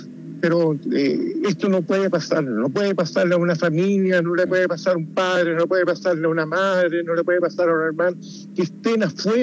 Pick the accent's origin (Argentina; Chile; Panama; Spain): Chile; Antofagasta; nosotros venimos de Antofagasta.